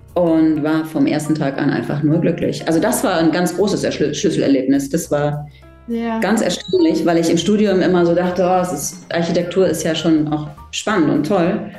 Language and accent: German; Cologne, North Rhine-Westphalia, Germany; Ich habe ja die Ausbildung in Köln gemacht. Also ich komme eigentlich aus Köln und habe die in Köln gemacht.